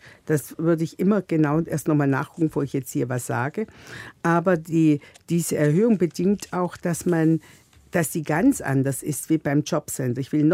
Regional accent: Baden-Württemberg, Germany; ich komme ja selbst auch aus Baden-Württemberg

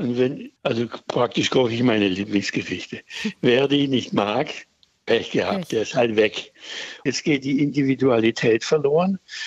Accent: Schwäbisch Gmünd, Baden-Württemberg, Germany; Ich bin in Schwäbisch Gmünd aufgewachsen, mitten in einer italienischen Community.

